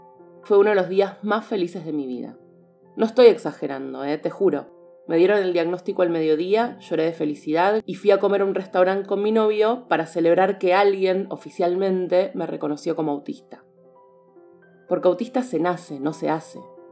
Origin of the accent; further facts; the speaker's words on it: Argentina; soy una mujer cis, estoy en el espectro asexual, soy productora de podcast, soy argentina, soy rata en el horóscopo chino